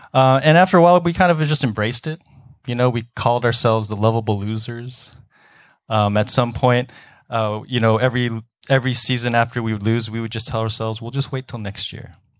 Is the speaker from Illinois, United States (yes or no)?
yes; Chicago, Illinois, United States; So I grew up, I was born and raised in Chicago.